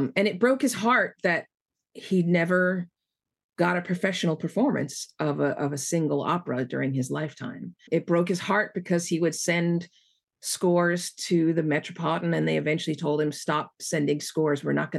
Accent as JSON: {"language": "English", "town": "Whittier", "region": "California", "country": "United States", "tie": "born or raised there", "said": "Well, I was born in Whittier. All of us, you know, grew up there. I went, my first semester of college was at USC. So LA is my hometown. It will always be my hometown."}